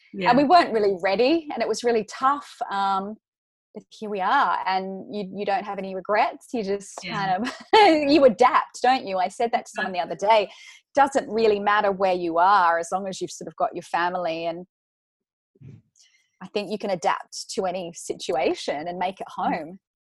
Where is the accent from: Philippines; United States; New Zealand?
New Zealand; also born or lived in Sydney, Australia; Well, it, obviously James British and I'm from New Zealand, but that was our home together, and also family, you know.